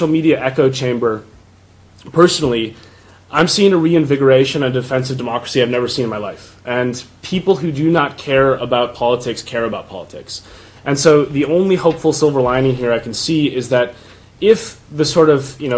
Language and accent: English; Minnesota, United States; I co-ran a campaign for governor in my home state of Minnesota.